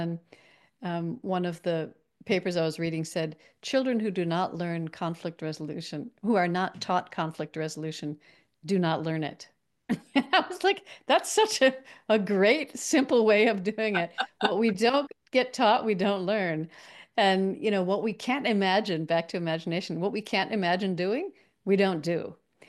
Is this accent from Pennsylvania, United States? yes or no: no; Minneapolis, Minnesota, United States; I grew up in Minneapolis in Minnesota, and there was a children's theater school that was connected to a professional theater.